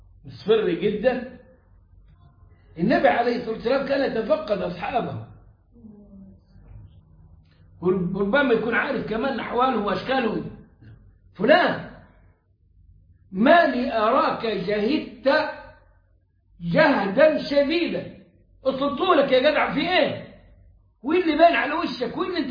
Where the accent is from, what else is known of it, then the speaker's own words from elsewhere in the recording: Upper Egypt, Egypt; عندنا في الصعيد